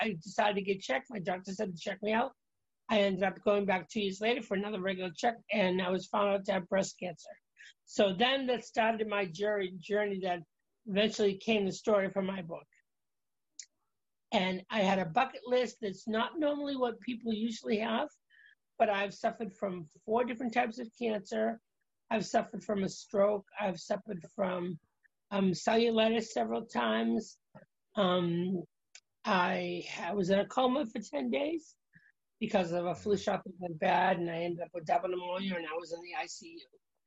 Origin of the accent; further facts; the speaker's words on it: Boston, Massachusetts, United States; also born or lived in California; I was out in California. I had been for the Archdiocese here where I grew up in Boston.